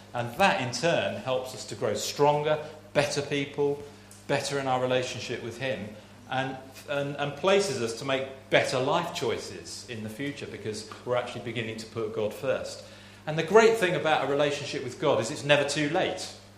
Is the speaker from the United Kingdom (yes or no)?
yes; United Kingdom; we feel we've got to work it out, and that's partly because we're British and we like to work things out ourselves.